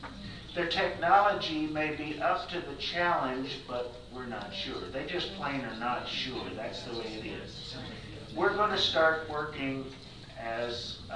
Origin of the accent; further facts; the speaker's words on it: Missouri, United States; even though I'm from Missouri, it wouldn't bother me at all if you did